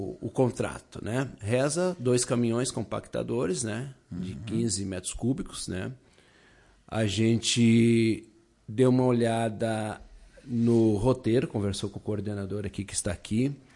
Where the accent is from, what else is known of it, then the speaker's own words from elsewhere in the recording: Passo Fundo, Rio Grande do Sul, Brazil; Quando eu venho à Lagoa Vermelha, aliás, faz 2 anos que eu venho para cá, né? Sou oriundo aqui de Passo Fundo